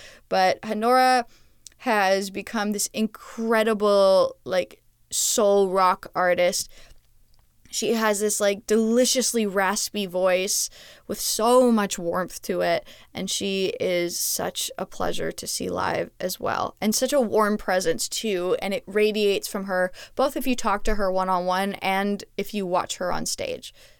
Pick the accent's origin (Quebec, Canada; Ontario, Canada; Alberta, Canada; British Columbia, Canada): Quebec, Canada; Montreal; I would be remiss to not talk about a band from my hometown of Montreal.